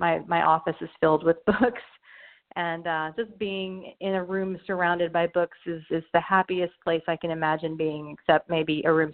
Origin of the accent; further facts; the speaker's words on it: Knoxville, Tennessee, United States; I grew up near Knoxville, Tennessee.